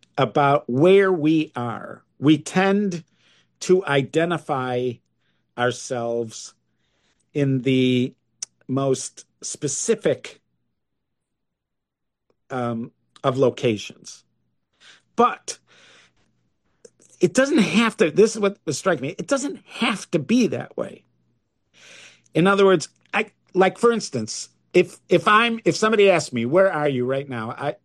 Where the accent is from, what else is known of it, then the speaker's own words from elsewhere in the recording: Illinois, United States; So, and there's times when I identify I'm from, you know, I'm from Illinois.